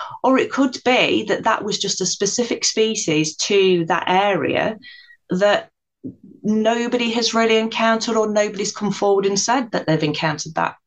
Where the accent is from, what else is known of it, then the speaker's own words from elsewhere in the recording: East Midlands, United Kingdom; I was born and bred in Nottinghamshire, and Sherwood Forest was not far from where I grew up. It was in the village, so it was within walking distance.